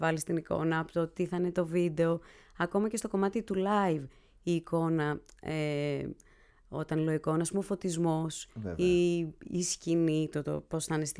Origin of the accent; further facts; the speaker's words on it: Athens, Attica, Greece; moved away as an adult; Ναι, γεννήθηκα στην Αθήνα, πήγα σχολείο στην Αθήνα. Έφυγα για κάποια χρόνια για σπουδές στα Ιωάννινα.